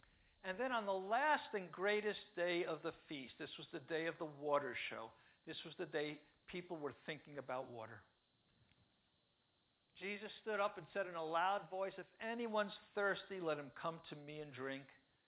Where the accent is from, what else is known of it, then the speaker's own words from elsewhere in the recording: New York City, New York, United States; Look, I'm from New York City. We don't hunt. We don't fish. We don't even have an outdoors. The wildest animal I ever saw growing up was a pigeon.